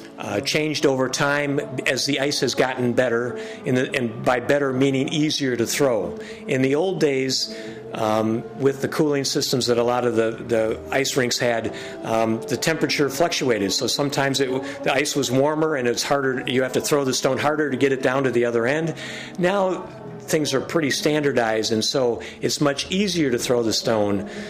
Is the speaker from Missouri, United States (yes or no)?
no; Wisconsin, United States; Where I grew up in Wisconsin, I started curling with my father and grandfather back when I was 12 years old.